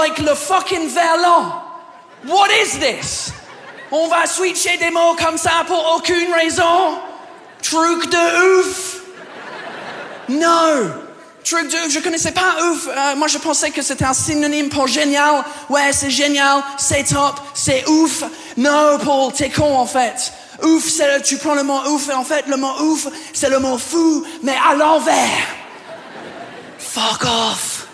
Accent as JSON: {"language": "French", "region": "England", "country": "United Kingdom", "second_language": "French", "lives_now": "France", "said": "je viens pas d'ici, je viens de l'Angleterre."}